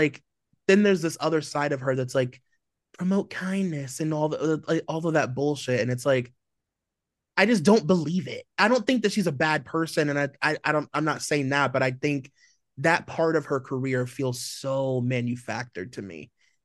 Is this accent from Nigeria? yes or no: yes; Nigeria; hey, cool, we're both Nigerian.